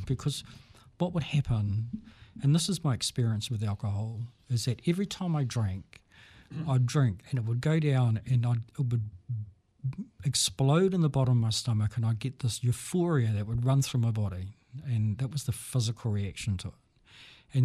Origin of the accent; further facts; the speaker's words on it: Auckland, New Zealand; I'm originally from Auckland, West Auckland, so drinking was part of our culture.